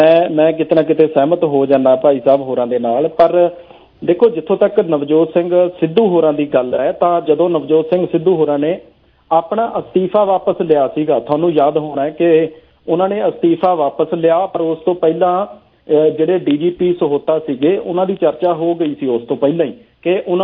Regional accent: Punjab, India; ਅਸੀਂ ਪੀੜਿਤ ਲੋਕ ਹੈ, ਅਸੀਂ ਪੰਜਾਬ ਦੇ ਲੋਕਾਂ ਨੇ ਉਹ ਸੰਤਾਪ ਹੰਡਾਇਆ

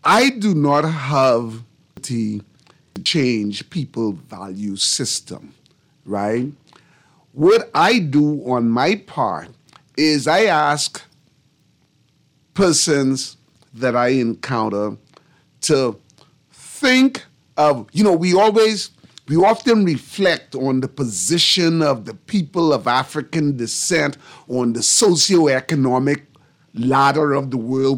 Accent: Bahamas; so she asked me, where are you from? I said, the Bahamas.

